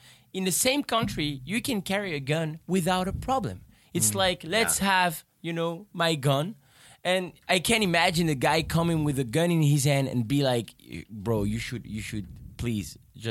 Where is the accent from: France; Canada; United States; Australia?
France; Paris, Île-de-France; no, actually, that wasn't very easy when I was growing up in Paris.